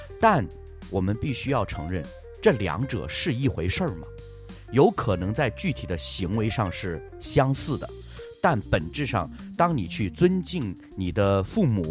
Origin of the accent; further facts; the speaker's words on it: China; 当我作为一个中国人，我接受了基督教信仰之后